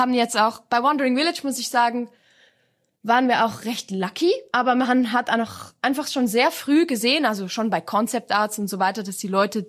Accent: Switzerland; Also vor allem auch so als Schweizer Repräsentant immer gut

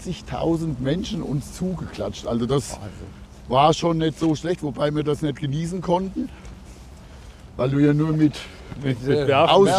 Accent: Frankfurt, Hesse, Germany; wo wir als Frankfurter normal nie reingekommen wären

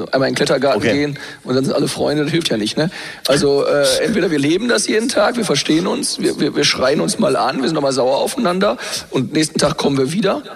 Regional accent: Essen, North Rhine-Westphalia, Germany; Steht immer ein Trainingslager in Essen an, in meiner Heimatstadt.

